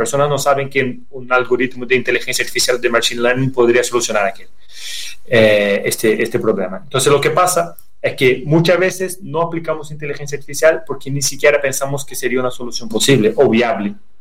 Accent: Brazil; Spanish is a second language; No soy en español, no tengo español fluente, soy brasileño, pero intentaré hacer lo mejor que pueda.

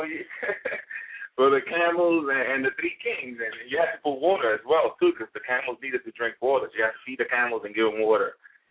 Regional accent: Puerto Rico; As a kid, I was born in Puerto Rico, so I saw when they did the whole process of killing the pig

